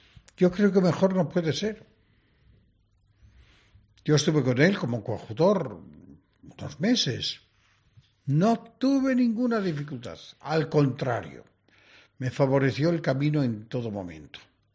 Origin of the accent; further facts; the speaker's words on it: Extremadura, Spain; estamos en algunas circunstancias, pues muy, muy por detrás de lo que nos merecemos los extremeños.